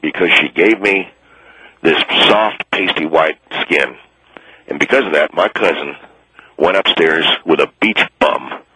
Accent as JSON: {"language": "English", "town": "West Lafayette", "region": "Indiana", "country": "United States", "said": "Right, that's where I'm from, there, West Lafayette."}